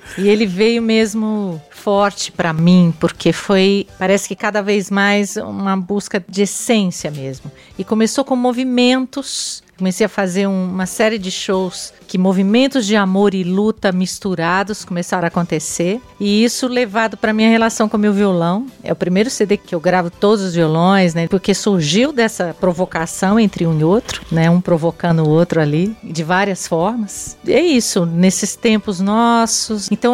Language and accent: Portuguese; Minas Gerais, Brazil; Eu vim de uma cidadezinha pequena de Minas, 7 mil habitantes, e o que tinha de música ali era congado, Moçambique, todas essas coisas.